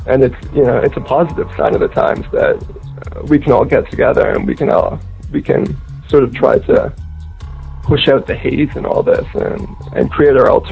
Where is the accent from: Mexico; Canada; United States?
Canada; Toronto, Ontario; also born or lived in London, England; I'm from Toronto, Canada.